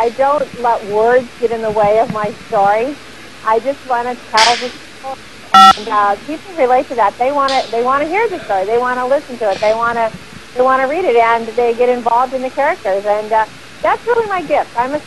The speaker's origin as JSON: {"language": "English", "town": "Port Orchard", "region": "Washington", "country": "United States", "tie": "born or raised there", "said": "a lot of people, because of the series, were visiting my hometown of Port Orchard"}